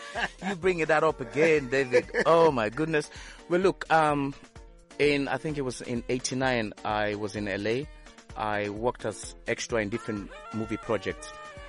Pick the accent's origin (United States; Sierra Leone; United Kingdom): Sierra Leone; accent: African; sir, I am from Sierra Leone.